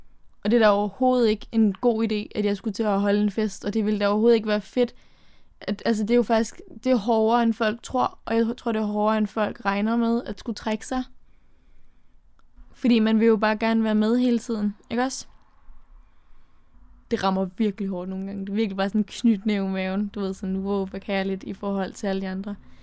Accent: Ballerup, Capital Region of Denmark, Denmark; Jeg er 17 år gammel, og jeg kommer fra Ballerup.

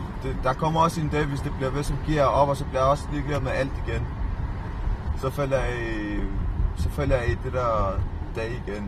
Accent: Albertslund, Capital Region of Denmark, Denmark; Jeg kommer fra Albertslund.

